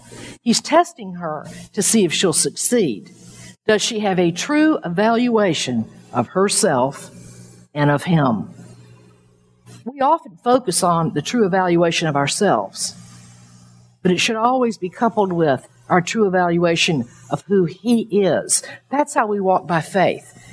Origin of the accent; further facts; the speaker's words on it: Miami, Florida, United States; when I grew up in Miami in high school